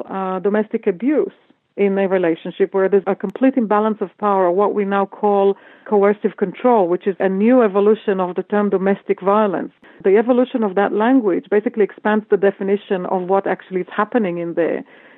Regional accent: Israel; I have to go back to my experience of growing up in Israel and being educated

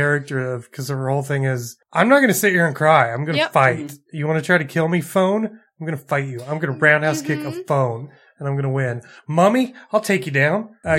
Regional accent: Indiana, United States; I am from Indiana.

